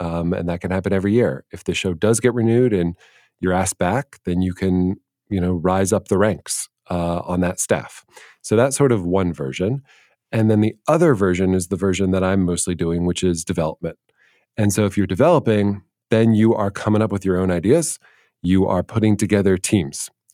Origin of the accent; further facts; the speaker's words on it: Washington, District of Columbia, United States; And I grew up in Washington, D.C. I didn't know anybody in the movie or TV business.